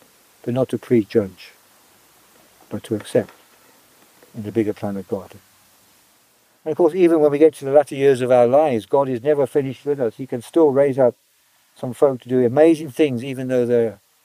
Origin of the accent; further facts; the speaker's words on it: United Kingdom; I wasn't really a South African. I'm a Brit through and through.